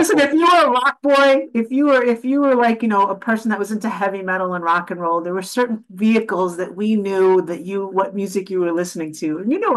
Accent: United States; It must be from my Spartan background, even though I'm an American. My parents come from Sparta

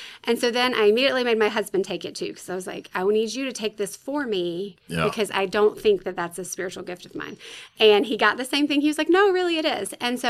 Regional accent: Spartanburg, South Carolina, United States; I am from South Carolina, though. I grew up in Spartanburg, so not too far off.

